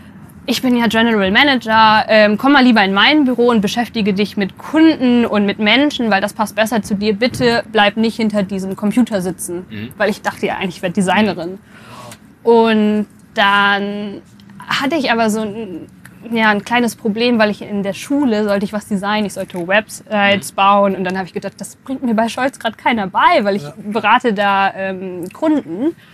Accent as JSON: {"language": "German", "town": "Bielefeld", "region": "North Rhine-Westphalia", "country": "Germany", "said": "Ich komme, jetzt bin ich gespannt, aus Bielefeld. Ich bin in Bielefeld geboren. Das ist ein Ort, den es tatsächlich gibt. Ich habe auf einem Dorf mein Abitur gemacht"}